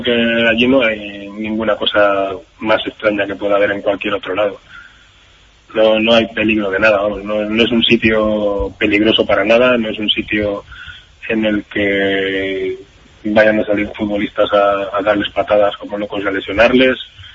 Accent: Spain; Yo soy español, me siento español, mi padre es de allí.

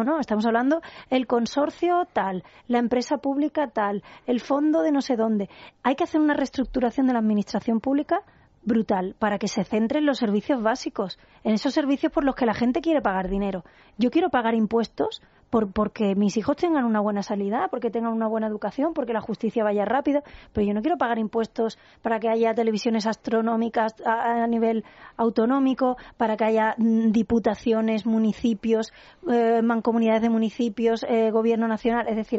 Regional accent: Andalusia, Spain; en Andalucía, en mi tierra tenemos un 30%

